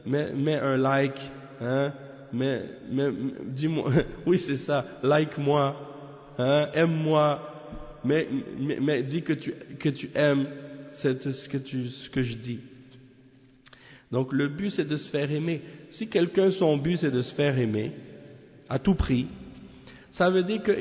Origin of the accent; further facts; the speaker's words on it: Montreal, Quebec, Canada; born there; je suis né au Canada, je suis né ici à Montréal, j'étais dans le kufr, j'étais dans le christianisme et Allah m'a guidé à l'islam